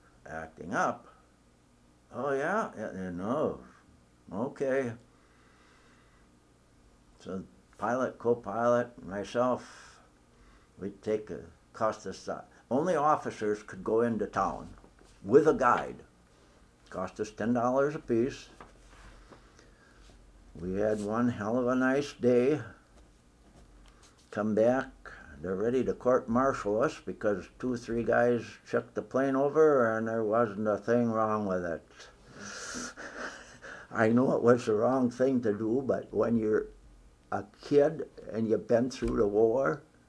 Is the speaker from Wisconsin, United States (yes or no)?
yes; Wisconsin, United States; born and raised in Wisconsin, followed football and basketball.